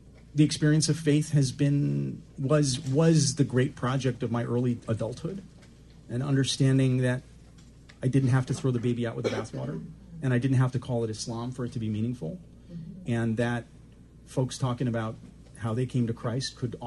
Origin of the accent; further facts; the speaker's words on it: Milwaukee, Wisconsin, United States; me growing up in Milwaukee as the only sort of, you know, Pakistani and really Indian subcontinent on that side of town for a while